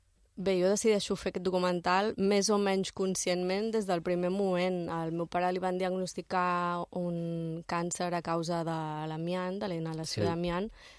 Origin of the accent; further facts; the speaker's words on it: Barcelona, Catalonia, Spain; also born or lived in Germany / London / Rome / Berlin; per temes de feina vinc de Barcelona i també és veritat que he viscut a Alemanya, vaig viure a Londres, a Roma i a Berlín per temes professionals